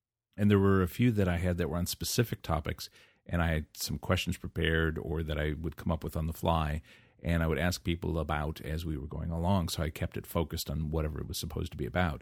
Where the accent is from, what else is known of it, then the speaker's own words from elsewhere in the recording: United States; now in New Zealand; something that annoys me as an American living overseas is when people here in New Zealand criticize the U.S.